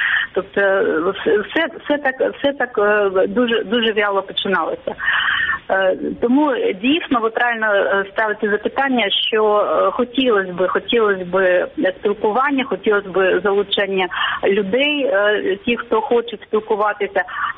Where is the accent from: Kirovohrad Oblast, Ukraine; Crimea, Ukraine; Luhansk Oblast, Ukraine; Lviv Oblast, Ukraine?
Crimea, Ukraine; born there; Я народилася в Криму, в мене українське коріння